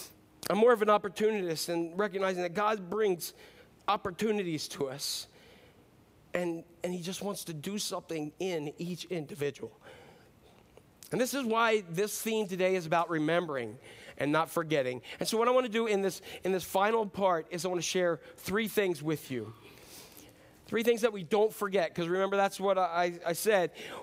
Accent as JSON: {"language": "English", "region": "Maryland", "country": "United States", "also_born_or_lived": "Fredericksburg, Maryland", "said": "I want you to know … from Northeast Maryland. I was born in Fredericksburg, Maryland. I'm not super intelligent."}